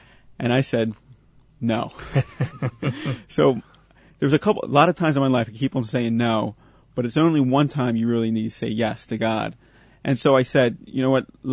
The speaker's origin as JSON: {"language": "English", "town": "Manoa", "region": "Pennsylvania", "country": "United States", "tie": "born or raised there", "said": "So I went to Sacred Heart in Manoa. That's where I went to grade school, and that's my home parish now."}